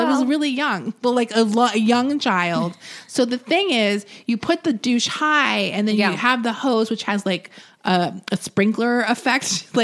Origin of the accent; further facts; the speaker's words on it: Florida, United States; Angel, look, I'm trash. I'm from Florida.